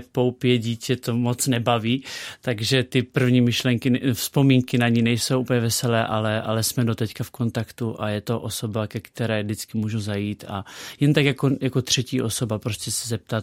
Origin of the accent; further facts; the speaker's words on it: Polná, Vysočina Region, Czechia; born there; kde jsem vlastně začínával ve svém rodném městě Polná na Vysočině.